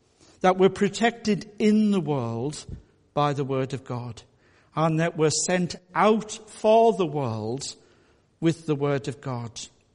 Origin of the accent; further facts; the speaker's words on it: Whitehaven, North West England, United Kingdom; And some people think maybe my accent is more northeast. It's actually Whitehaven. I'm a Marra.